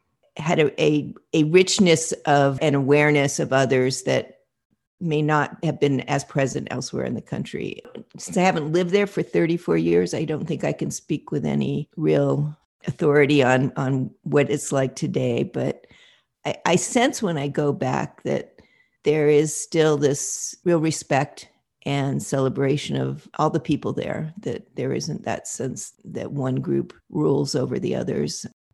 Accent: Hawaii, United States; I didn't know what the solstices meant growing up in Hawaii, that there was no notion of, oh, guess what?

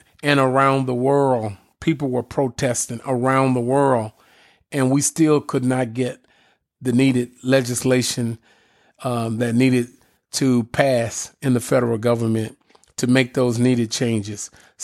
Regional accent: Little Rock, Arkansas, United States; now in California, United States; towards Arkansas, where I'm from. I'm from Little Rock originally. I live in California now.

